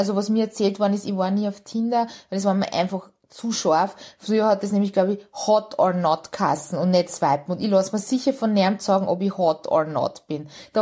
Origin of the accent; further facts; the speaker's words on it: Linz, Upper Austria, Austria; also born or lived in Hungary; ich bin in Ungarn geboren und in Linz aufgewachsen.